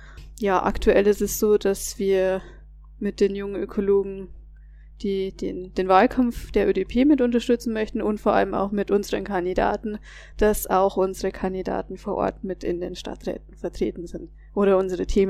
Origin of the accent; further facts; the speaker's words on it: Rosenheim, Bavaria, Germany; now in Regensburg, Germany; Ich komme ja ursprünglich aus der Rosenheimer Gegend und dann war ich in Rosenheim ein bisschen aktiv